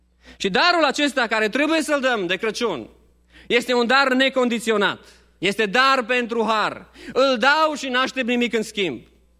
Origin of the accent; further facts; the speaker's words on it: Romania; noi cei care am crescut în România.